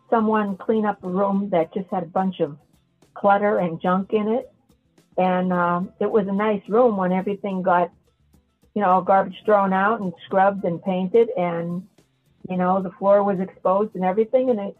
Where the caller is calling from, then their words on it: Pennsylvania, United States; I'm calling you from Pennsylvania.